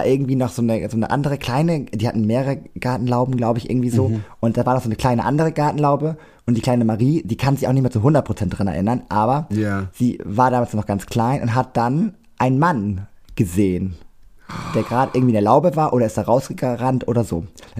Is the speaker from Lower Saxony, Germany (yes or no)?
yes; Cuxhaven, Lower Saxony, Germany; Wer es nicht weiß, ich komme ja aus Cuxhaven.